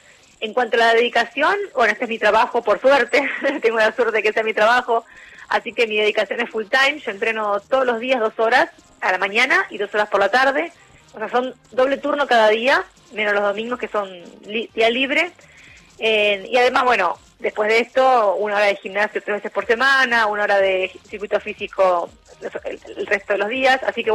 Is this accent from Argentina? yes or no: yes; Boedo, Buenos Aires, Argentina; born there; now in Buenos Aires, Argentina; Yo nací en Boedo, actualmente vivo en Núñez porque entreno en el Senar y represento a River